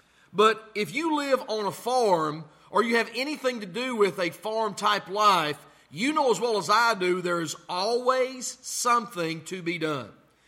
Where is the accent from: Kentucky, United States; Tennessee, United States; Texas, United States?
Tennessee, United States; So I'm from Tennessee.